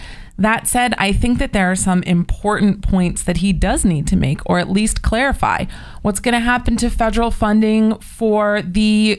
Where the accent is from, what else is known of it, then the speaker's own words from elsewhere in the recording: Los Angeles, California, United States; also born or lived in Washington, D.C.; Hello, reluctant survivor. I'm from Los Angeles. I don't do winter.